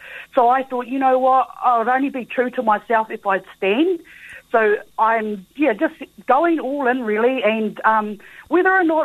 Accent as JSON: {"language": "English", "town": "Taupiri", "region": "Waikato", "country": "New Zealand", "tie": "born or raised there", "said": "Born and bred in Taupiri. My whānau live in Taupiri. We've got a homestead in Taupiri. So, yeah, Taupiri is where I come from."}